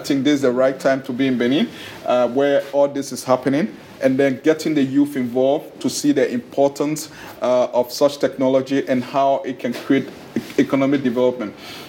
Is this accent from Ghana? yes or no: yes; Ghana; I'm a U.S. trained, but I'm from Ghana.